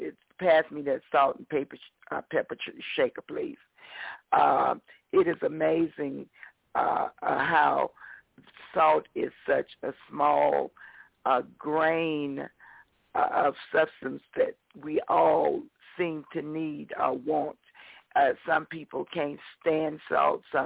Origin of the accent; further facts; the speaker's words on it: Mississippi, United States; I remember growing up in Mississippi, I was told by this man that I would never be anything